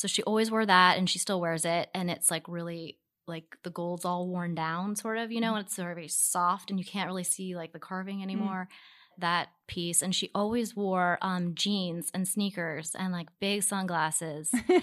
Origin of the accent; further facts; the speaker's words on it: Baltimore, Maryland, United States; Baltimore is a super diverse town. Mm-hmm. And we grew up in Baltimore City.